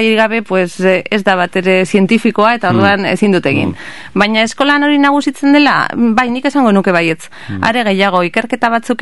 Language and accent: Basque; Basque Country, Spain; born there; Bai, ni Gipuzkoarra naiz jaiotzez, Arabarra bizi naiz Araban eta lan egin eta ikasi Bizkaian.